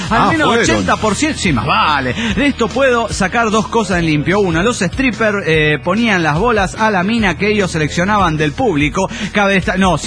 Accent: Rosario, Santa Fe, Argentina; Soy el canalla de Rosario, Argentina.

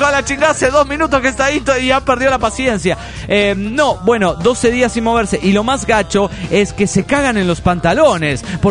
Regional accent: Oaxaca, Mexico; de Oaxaca, México.

